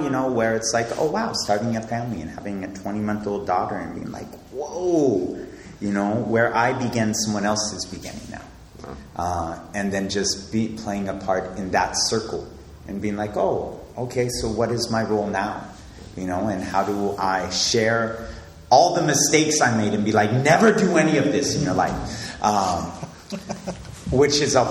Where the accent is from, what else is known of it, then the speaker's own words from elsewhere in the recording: Alaska, United States; So I think for me, part of my story is growing up in Alaska, being like, why am I here?